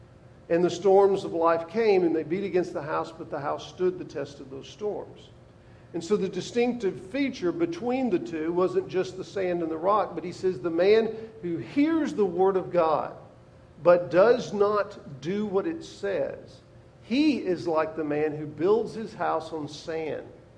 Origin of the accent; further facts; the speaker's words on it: Southern United States, United States; I can't help it. I was raised in the South, okay? So it's still in there.